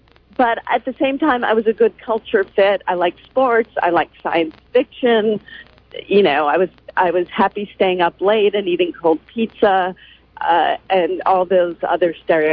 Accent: Boston, Massachusetts, United States; And I grew up in Boston in the late 60s and early 70s and loved the Red Sox and the Celtics and the Bruins.

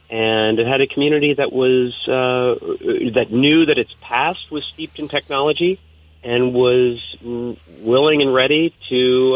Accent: Vermont, United States; And I grew up in Windsor County, and it was, as a kid, it was a go-go town.

